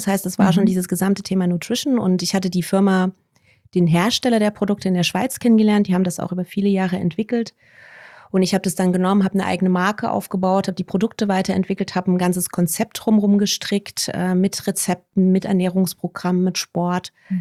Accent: Dresden, Saxony, Germany; moved away as an adult; also born or lived in Leipzig; now in Berlin, Germany; ich bin jetzt 48 Jahre alt, habe noch 2 bis zur 50, freue mich aber ehrlich gesagt drauf. Ich komme ursprünglich aus Ostdeutschland, aus Dresden, bin da aufgewachsen, habe dann in Leipzig studiert, bin 97 nach Berlin gegangen für einen ersten Job

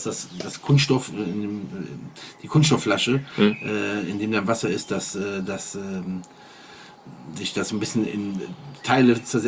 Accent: Eifel, Germany; als in meiner Heimat in der Eifel hat es mal einmal so stark geschneit

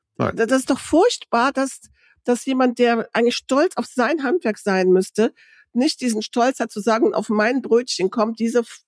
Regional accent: North Rhine-Westphalia, Germany; bei uns im Rheinland, in Rhöndorf gibt es so einen.

